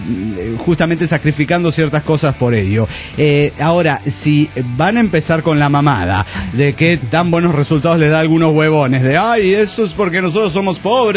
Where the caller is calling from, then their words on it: Morelia, Michoacán, Mexico; de Morelia, Michoacán.